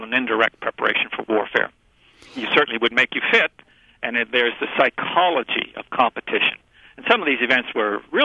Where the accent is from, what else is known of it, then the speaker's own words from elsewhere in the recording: Canada; I mean, America, I'm a Canadian, and Canada even more so, we're fairly young nations.